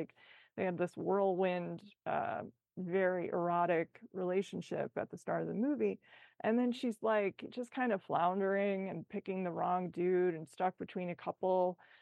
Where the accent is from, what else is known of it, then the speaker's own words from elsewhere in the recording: Midwest, United States; I think I'm from the Midwest. You sort of put your best foot forward.